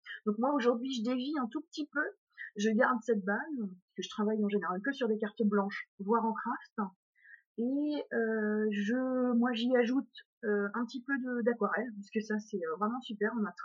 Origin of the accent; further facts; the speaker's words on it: Pays de la Loire, France; Je suis du Maine-et-Loire, mais je souhaite surtout voyager.